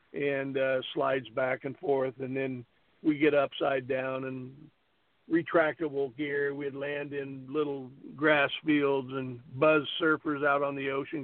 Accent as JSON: {"language": "English", "region": "Wyoming", "country": "United States", "tie": "born or raised there", "said": "All my family were cowboys, you know. I grew up in Wyoming."}